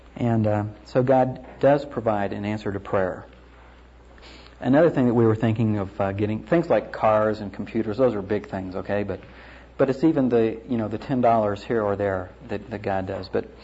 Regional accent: Florida, United States; I'm from Florida originally, and my mom still lives down there

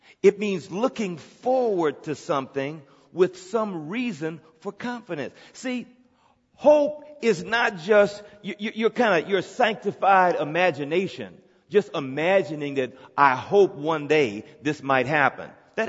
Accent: Texas, United States; I grew up down in Texas, right around the coast down there.

